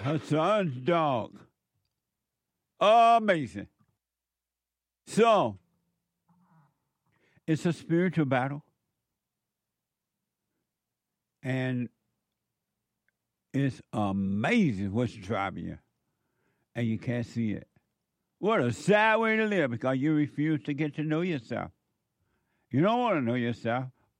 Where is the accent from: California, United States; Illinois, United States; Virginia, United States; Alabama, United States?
Alabama, United States; Because I grew up in Alabama on a plantation. It was amazing.